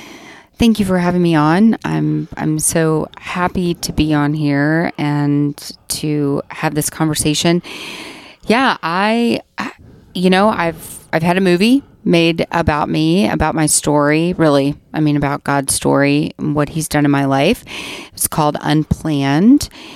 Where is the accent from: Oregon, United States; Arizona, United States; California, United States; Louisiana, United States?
Louisiana, United States; I grew up in South Louisiana, and there was no abortion clinic around where I lived.